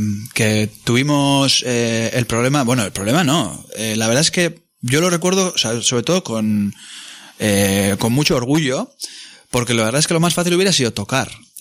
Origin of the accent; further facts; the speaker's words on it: Bilbao, Basque Country, Spain; Nosotros alucinábamos como unos bilbaínos de mierda que aparecemos allí en México.